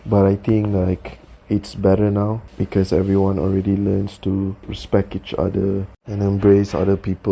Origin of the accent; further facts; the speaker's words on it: Malaysia; I think growing up, I never actually thought that people is different from me, because from where I grew up, like in Malaysia, we live with people or grew up with people with different races